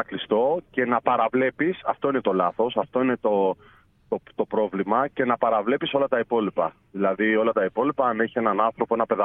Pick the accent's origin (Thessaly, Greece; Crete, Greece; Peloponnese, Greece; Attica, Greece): Attica, Greece; Glyfada; στην κοινωνία της Γλυφάδας, στην πόλη μου, κάτι που ένιωθα ως υποχρέωση, γιατί από εκεί βγήκα, μέσα στα ανοιχτά γήπεδα, στα κλειστά γήπεδα, εκεί έμαθα να παίζω μπάσκετ